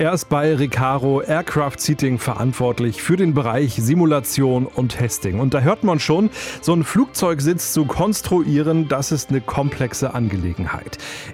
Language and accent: German; Northern Germany, Germany; als Norddeutscher